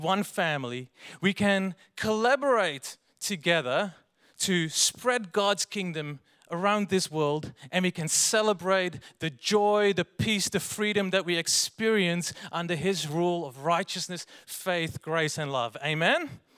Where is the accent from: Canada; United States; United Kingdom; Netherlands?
Netherlands; now in Australia; in 2009 I moved here to Australia from the Netherlands, and the Netherlands is not an English-speaking country, so we speak Dunglish.